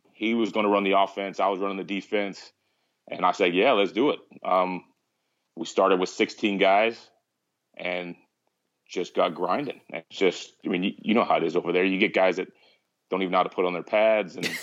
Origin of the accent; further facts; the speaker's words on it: California, United States; I grew up in Southern California, played football through high school, went to the JC level.